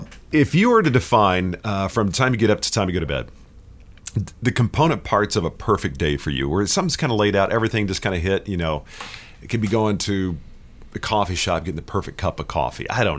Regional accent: Texas, United States; You see, as a kid growing up in Texas, I thought everybody in Chicago lived in a big suburban house.

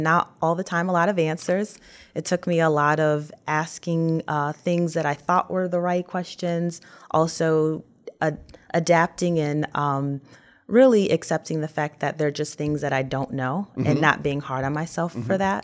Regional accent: Lansing, Michigan, United States; So I am from the Lansing area, uh-huh. so I am a Viking. I went to Lansing Everett.

